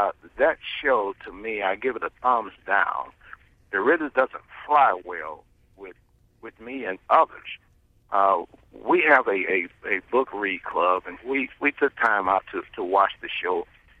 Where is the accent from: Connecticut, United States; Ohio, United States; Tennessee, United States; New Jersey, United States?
Tennessee, United States; Memphis; now in Alabama, United States; I'm calling from Alabama, and being a Memphis man, my parents taught me when I left home, I represented them.